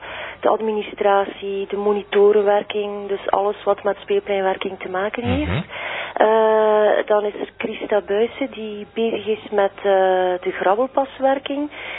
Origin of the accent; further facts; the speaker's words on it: Kleit, Flanders, Belgium; now in Maldegem, Belgium; Ja, ik ben eigenlijk van Kleid, maar nu woon ik in Maldegem.